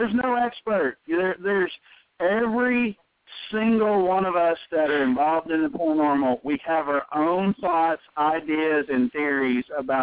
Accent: Ohio, United States; moved away; I'm originally from Ohio, southeast Ohio, and you can't tell it from my accent because I've been in Texas so long.

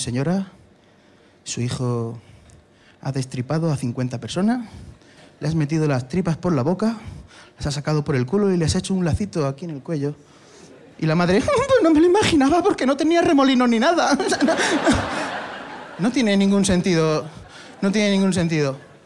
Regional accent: Region of Murcia, Spain; Soy de Murcia, no sé castellano, no me prida inglés.

